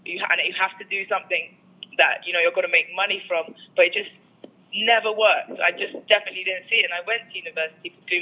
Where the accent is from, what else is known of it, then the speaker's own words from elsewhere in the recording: London, United Kingdom; I'm also growing up in London.